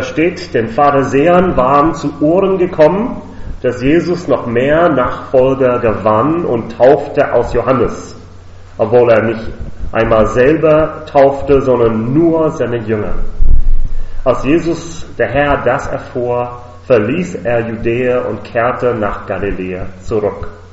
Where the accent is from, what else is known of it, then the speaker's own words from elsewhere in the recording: United States; now in Germany; So, ich bin in den Vereinigten Staaten aufgewachsen und dort ist es, zumindest wo ich als Teenie aufgewachsen habe, regelmäßig 40 plus Grad im Sommer.